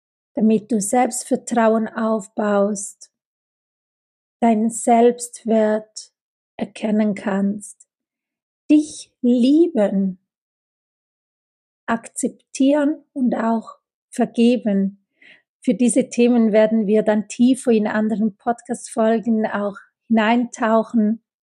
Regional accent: Italy; Doch als Italienerin durfte ich das damals nicht so aussprechen.

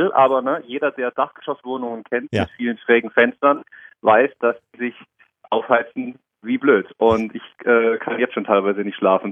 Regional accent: Darmstadt, Hesse, Germany; now in Karlsruhe, Germany; Von meiner Heimatstadt Darmstadt ist es schon eher eine Großstadt.

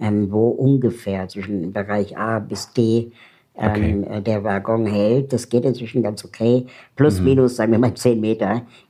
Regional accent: Berlin, Germany; ich komme aus Berlin

